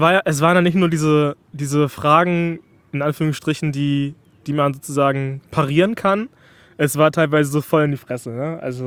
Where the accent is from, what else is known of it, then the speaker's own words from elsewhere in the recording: Kiel, Schleswig-Holstein, Germany; ich bin teils, also in der Stadt aufgewachsen, in Kiel, aber auch auf dem Dorf, bei Kiel und war halt voll im Dorfleben dabei.